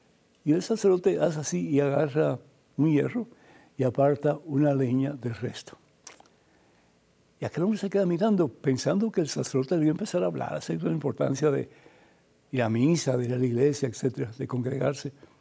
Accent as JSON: {"language": "Spanish", "country": "Cuba", "tie": "born or raised there", "said": "cuando era niño en mi país natal, que es Cuba"}